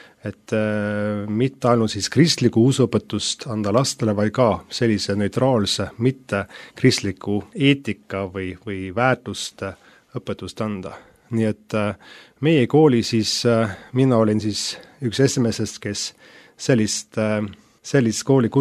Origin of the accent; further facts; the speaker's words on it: Oslo, Norway; 1972. aastal ja kasvasin seal esimesed aastat ühes Oslo linna osas üles. Hiljem kolisime maale, nii et ma ütleks pigem, et ma olen maalt pärit.